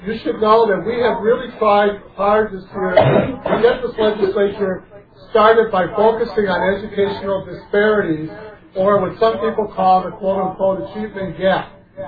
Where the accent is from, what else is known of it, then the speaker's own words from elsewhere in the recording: Saint Paul, Minnesota, United States; I'm from St. Paul, but I'm no stranger to the North Side.